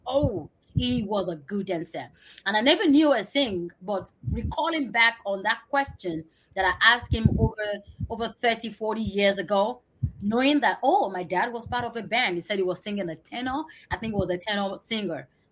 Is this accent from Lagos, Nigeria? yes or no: yes; Lagos, Nigeria; And I grew up in Lagos. And when you grow up in Lagos, it's like living in San Francisco or living in New York, where you have different, or living in Oakland, diverse culture and tribes living together.